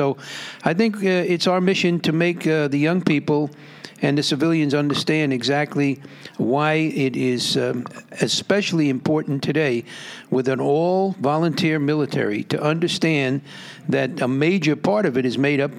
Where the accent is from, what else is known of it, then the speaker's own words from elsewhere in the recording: New Rochelle, New York, United States; I got involved in a political party in my hometown in New Rochelle.